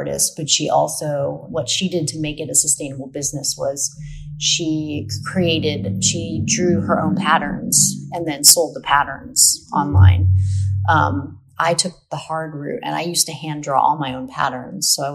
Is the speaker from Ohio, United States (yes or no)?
no; Brooklyn, New York, United States; I'm like, dude, I grew up in Brooklyn. Like, I never had a car.